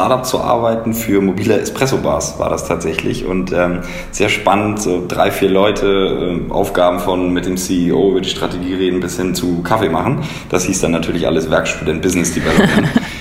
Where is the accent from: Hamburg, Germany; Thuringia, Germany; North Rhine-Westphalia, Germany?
Hamburg, Germany; Ich komme ursprünglich aus Hamburg